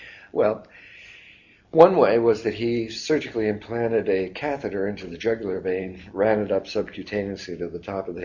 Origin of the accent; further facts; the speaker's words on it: Camden, New Jersey, United States; Well, I grew up in Camden, New Jersey, and started playing trumpet when I was 5.